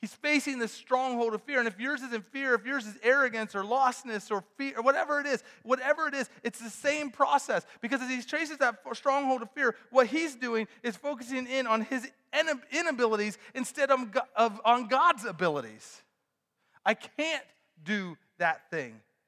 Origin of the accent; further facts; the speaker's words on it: Pennsylvania, United States; Friends, we're from Western PA. Common sense is a thing here, right?